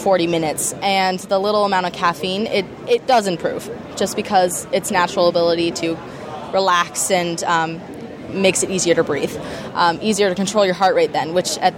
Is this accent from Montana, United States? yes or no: yes; Missoula, Montana, United States; I'm from Missoula, Montana in the United States, and I am actually currently a freshman in college.